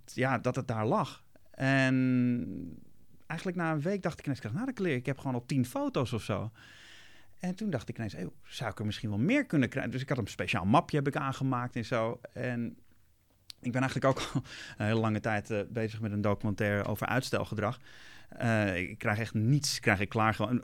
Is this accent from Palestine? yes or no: no; Amsterdam, North Holland, Netherlands; En ik kom wel uit Amsterdam. En ik ken de stad behoorlijk goed.